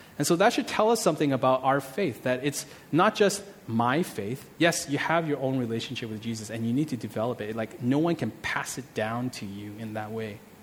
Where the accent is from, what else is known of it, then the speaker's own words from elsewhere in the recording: Toronto, Ontario, Canada; growing up in North America is very individualistic